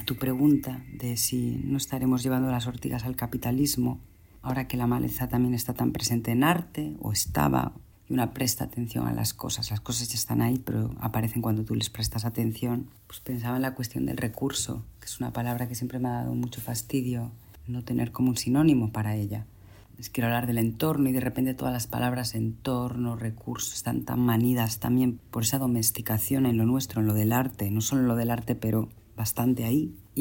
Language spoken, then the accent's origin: Spanish; La Pedra, Galicia, Spain; empezó cuando era niña en Galicia, en ese lugar que era La Pedra